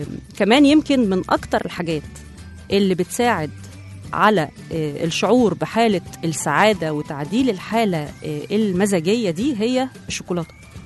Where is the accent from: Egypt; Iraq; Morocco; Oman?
Egypt; طبعا احنا كلنا كمصريين من عادتنا خلص الأكل نروح نشرب شاي